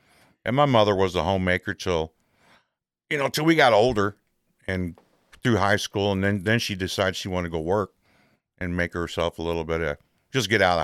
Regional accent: Mansfield, Ohio, United States; born there; I was born in Mansfield, Ohio.

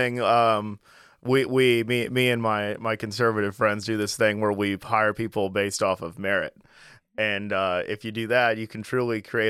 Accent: St. Louis, Missouri, United States; also born or lived in Washington, D.C.; It was in 2023. I moved from Washington, D.C. to St. Louis.

